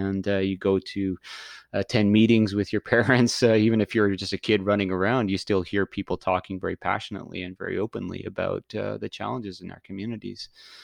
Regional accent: Tobique First Nation, New Brunswick, Canada; I grew up in the Tobik First Nation, Nigukuk-Ulistigwik, First Nation in Tobik in northern New Brunswick.

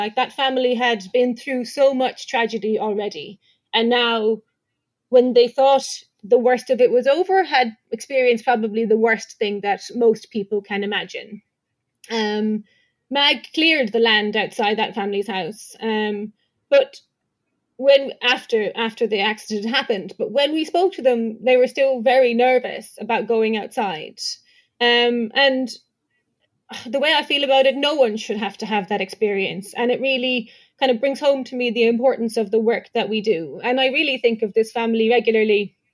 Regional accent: Ireland; now in United States; I am from Ireland, which is very small.

